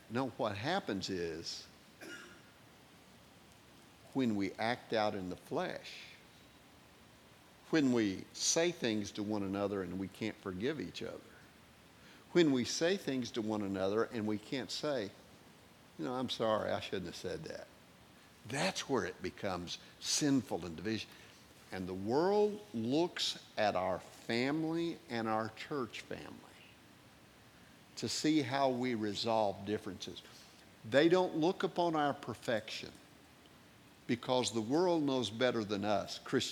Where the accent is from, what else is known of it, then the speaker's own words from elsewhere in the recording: Missouri, United States; I can remember there was a little church in rural Missouri, and I grew up in the Missouri Ozarks.